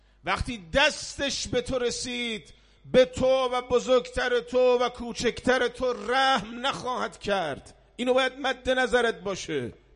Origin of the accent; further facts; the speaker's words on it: Iran; امروز من از طرف خودم دارم میگم، من یه ایرانیم